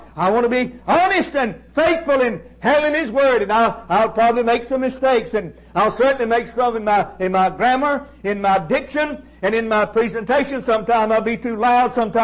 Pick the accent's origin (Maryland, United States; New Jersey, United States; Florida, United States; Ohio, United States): Florida, United States; Tallahassee; I'm a homeboy. I'm a hometown boy. I'm from Tallahassee.